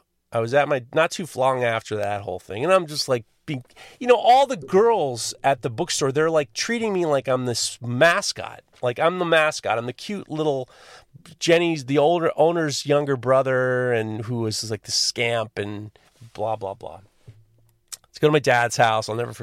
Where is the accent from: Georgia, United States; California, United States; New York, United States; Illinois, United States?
New York, United States; New York City; I grew up on the Upper East Side